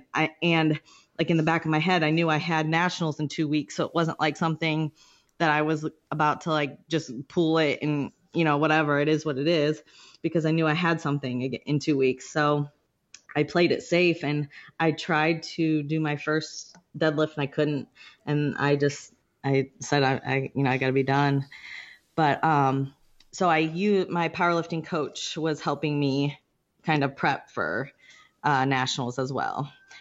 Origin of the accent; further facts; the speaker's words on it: Akron, Ohio, United States; I cheered all through college at Kent State. I'm originally from Akron, Ohio.